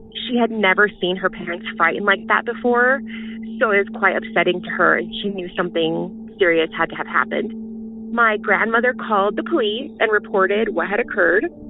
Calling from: Denver, Colorado, United States; I'm calling from Denver, Colorado.

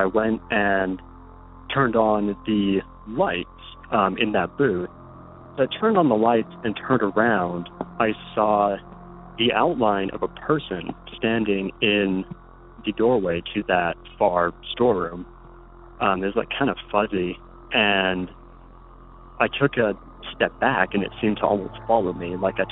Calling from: Utah, United States; I'm calling from Utah.

